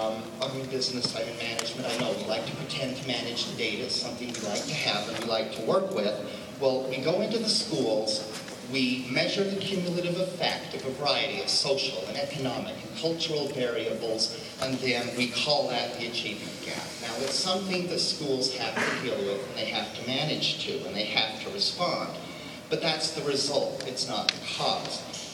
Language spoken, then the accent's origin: English; Roseville, Minnesota, United States; I'm actually from the Roseville District.